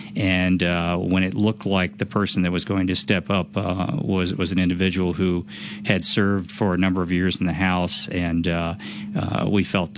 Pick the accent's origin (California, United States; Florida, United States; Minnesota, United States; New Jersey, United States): Florida, United States; now in Colorado, United States; Well, I moved out to Colorado in '77, and I came from Florida.